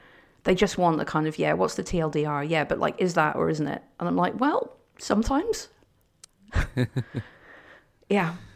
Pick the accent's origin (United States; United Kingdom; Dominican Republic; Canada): United Kingdom; Well, first of all, I'm British.